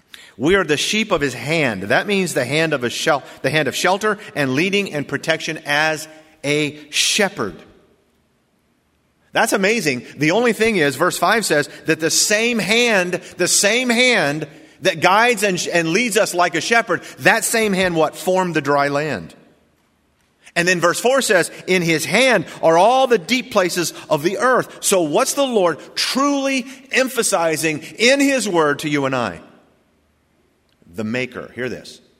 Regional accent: Norfolk, Virginia, United States; born there; sure, I was born in Norfolk, Virginia, but I'm being made in heaven.

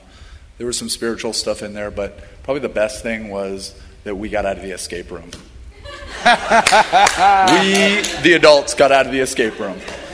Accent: United States; So while I'm walking around and saying, wow, I'm a red-blooded American

